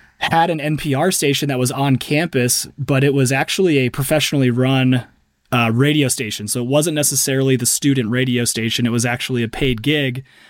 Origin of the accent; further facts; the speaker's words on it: Omaha, Nebraska, United States; I grew up in Omaha, Nebraska, and we would volunteer for like the Open Door mission